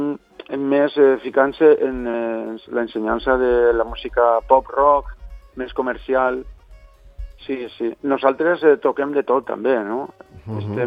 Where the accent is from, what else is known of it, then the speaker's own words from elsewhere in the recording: Sedaví, Valencian Community, Spain; tenim una escola en Cedar Jazz, al costat de València, es diu Cedar Jazz perquè som de Sedaví